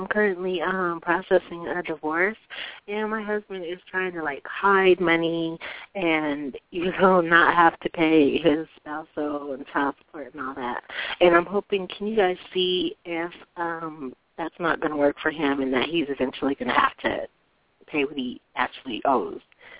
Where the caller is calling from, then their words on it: Colorado, United States; calling from Colorado.